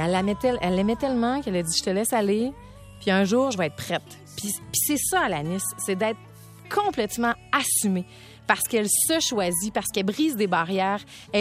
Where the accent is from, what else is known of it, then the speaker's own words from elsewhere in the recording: Canada; On est un Canadien sur trois à l'avoir, cet album-là.